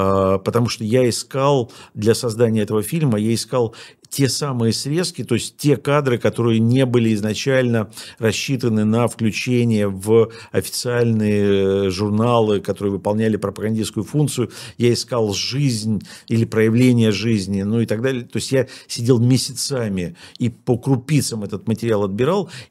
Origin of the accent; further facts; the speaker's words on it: Ukraine; born there; also born or lived in Russia; Я родился в Украине и потом прожил много лет в России